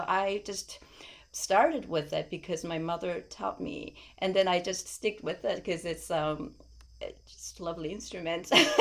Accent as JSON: {"language": "English", "country": "South Korea", "said": "I'm from South Korea, and my mother was a piano teacher."}